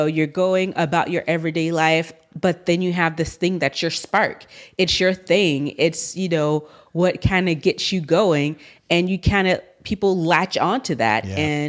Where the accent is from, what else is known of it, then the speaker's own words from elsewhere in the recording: the South, United States; I'm from the South. We don't have a lot of cold weather activities